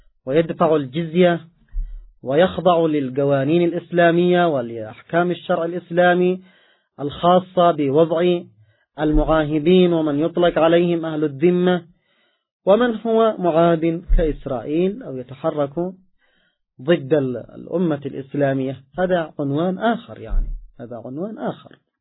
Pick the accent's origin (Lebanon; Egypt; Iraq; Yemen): Yemen; عندنا في اليمن